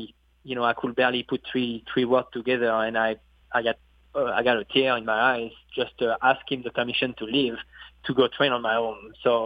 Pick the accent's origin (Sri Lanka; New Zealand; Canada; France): France; English is a second language; moved away as an adult; I came from France. I was 21 years old. You have no family here.